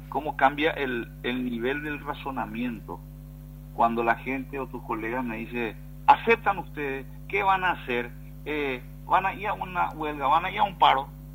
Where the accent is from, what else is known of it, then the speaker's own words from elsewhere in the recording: Paraguay; somos nosotros los paraguayos los que usamos el servicio.